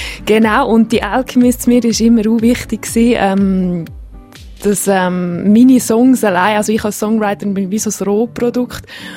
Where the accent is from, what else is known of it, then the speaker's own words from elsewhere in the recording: Winterthur, Zurich, Switzerland; Ich komme aus Winterthur.